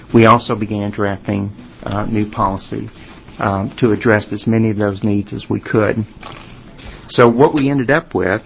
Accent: the South, United States; And because I'm from the South, let me say to this panel of ladies, Happy Valentine's Day.

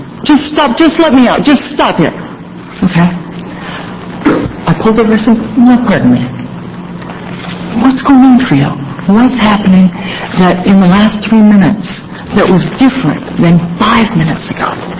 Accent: Hillsboro, Oregon, United States; I was taking him, of all places, to Hillsboro, my hometown.

